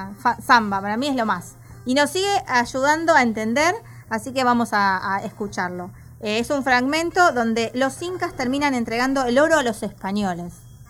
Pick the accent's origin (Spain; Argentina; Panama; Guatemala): Argentina; Zárate, Buenos Aires Province; De mi ciudad natal.